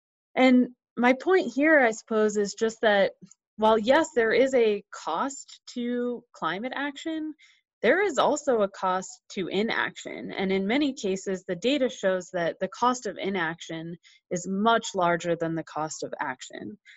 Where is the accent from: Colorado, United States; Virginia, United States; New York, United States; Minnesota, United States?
Colorado, United States; here in my home state of Colorado.